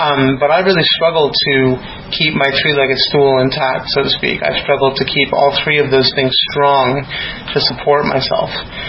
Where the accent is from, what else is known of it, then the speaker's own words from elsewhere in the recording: Denver, Colorado, United States; I am from Denver, Colorado.